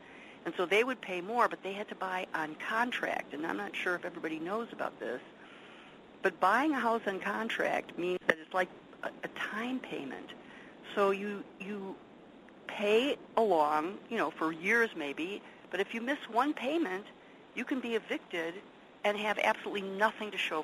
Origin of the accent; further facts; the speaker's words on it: Chicago, Illinois, United States; Oak Park is directly west of where I grew up in the West Side. So again, you could draw a line from the heart of downtown Chicago straight west, go past my house, and be in Oak Park.